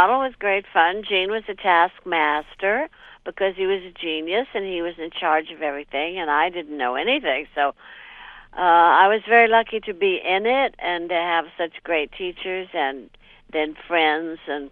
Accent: Burbank, California, United States; I was raised in Burbank, California, and they had a Burbank pageantry

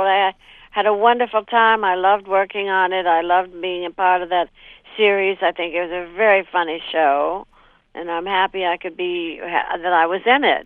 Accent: Burbank, California, United States; I was raised in Burbank, California, and they had a Burbank pageantry

